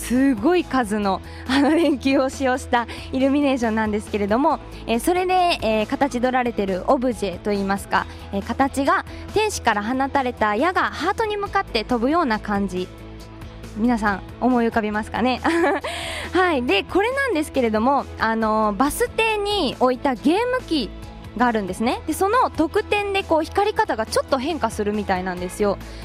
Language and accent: Japanese; Maizuru, Kyoto, Japan; 私昨日ですね、夜にこの東舞鶴の地元に帰ってきたんですけれども